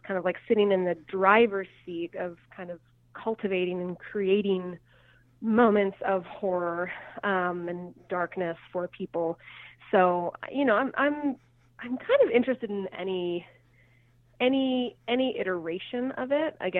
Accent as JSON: {"language": "English", "town": "Chicago", "region": "Illinois", "country": "United States", "tie": "born or raised there", "said": "So I grew up in Chicago, but I've been back in Chicago professionally for about 10-ish years."}